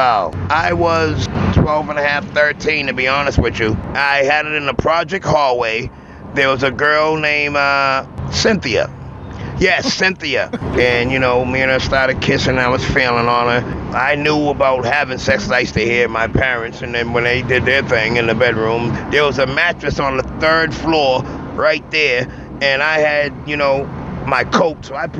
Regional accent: Boston, Massachusetts, United States; I'm from Boston, Massachusetts, Roxbury, and hopefully one day become a major hip-hop artist

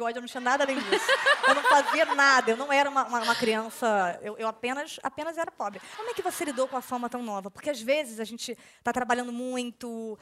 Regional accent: Rio de Janeiro, Brazil; Eu na verdade, sou carioca.

